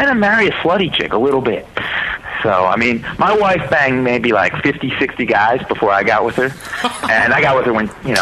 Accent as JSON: {"language": "English", "town": "Philadelphia", "region": "Pennsylvania", "country": "United States", "said": "We're from Philadelphia."}